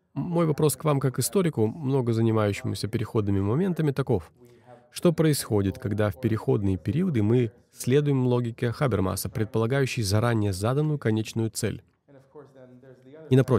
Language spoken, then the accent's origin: Russian; Ukraine; Да, я вырос в Украине, но родился через 14 лет после распада Советского Союза